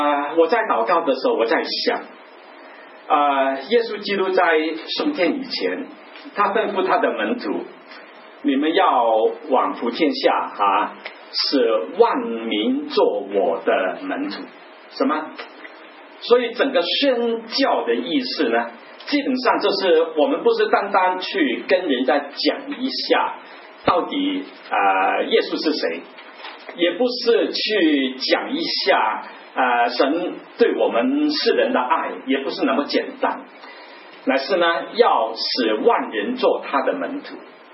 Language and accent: Chinese; Guangdong, China; Chinese is a second language; 大家要习惯我这个广东人跟大家用普通话来分享